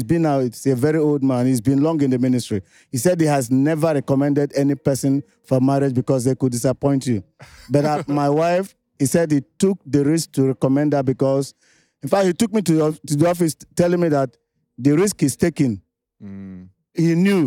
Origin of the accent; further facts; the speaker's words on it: Eastern Nigeria, Nigeria; Yeah, we are from the East. The East are Christians.